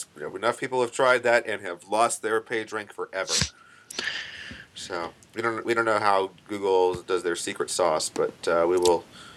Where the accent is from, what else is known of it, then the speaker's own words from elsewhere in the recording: California, United States; I'm a Californian.